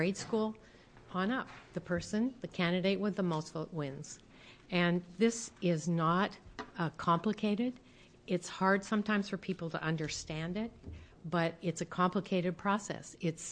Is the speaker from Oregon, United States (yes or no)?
yes; Portland, Oregon, United States; Good afternoon. … from Portland, Oregon.